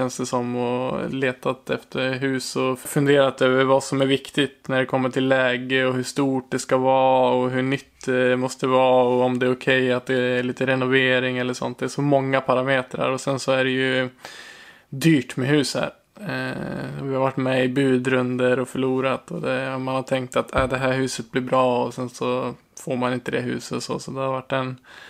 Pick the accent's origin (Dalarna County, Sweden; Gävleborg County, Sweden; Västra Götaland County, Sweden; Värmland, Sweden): Gävleborg County, Sweden; Bollnäs; now in Moss, Norway; för att se hur priserna är i Bollnäs där vi kommer ifrån.